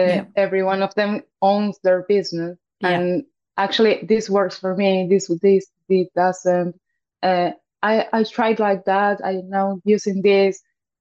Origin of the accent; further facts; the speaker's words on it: Uruguay; Because I'm from Uruguay.